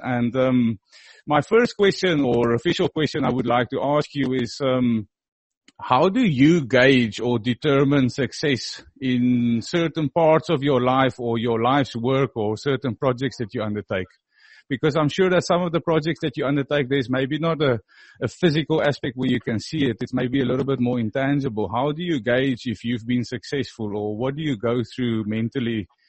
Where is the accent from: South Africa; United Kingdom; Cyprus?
South Africa; I'm from South Africa, and one of the challenges I've had as a kid and an adult growing up is I was born in 85, so I was born in the middle of the apartheid, or towards the end of the apartheid regime in South Africa.